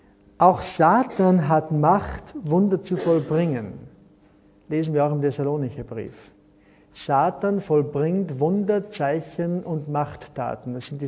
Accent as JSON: {"language": "German", "country": "Austria", "said": "Bei uns in Österreich extrem."}